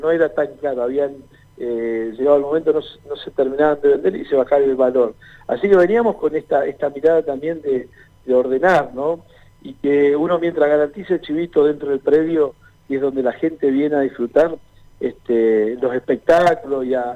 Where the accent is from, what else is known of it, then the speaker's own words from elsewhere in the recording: Chos Malal, Neuquén, Argentina; qué somos capaces de hacer como chosmalenses y como norteños, ¿no?